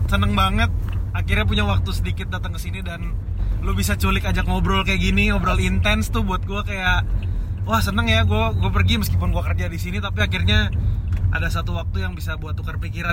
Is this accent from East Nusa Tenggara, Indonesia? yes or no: no; Jakarta, Indonesia; Halo, perkenalkan … Saya jauh datang dari Jakarta.